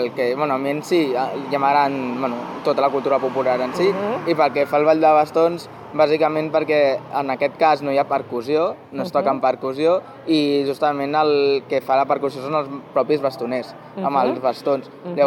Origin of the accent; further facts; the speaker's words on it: Barcelona, Catalonia, Spain; sóc del Poble Nou